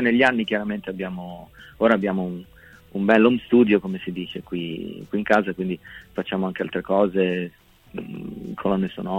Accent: Genoa, Liguria, Italy; born there; però siamo entrambi nati a Genova, esatto.

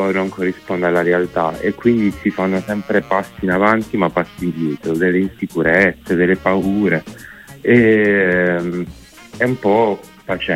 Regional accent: Taranto, Apulia, Italy; perché mi sono ritrasferito in Puglia, io sono di Taranto

